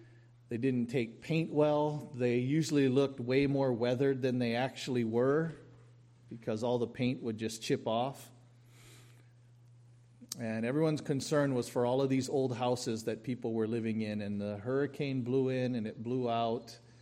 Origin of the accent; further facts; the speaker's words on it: Kauai, Hawaii, United States; Back around, I guess it must have been around 1980 or 81, I forget what year it was, I was growing up on Kauai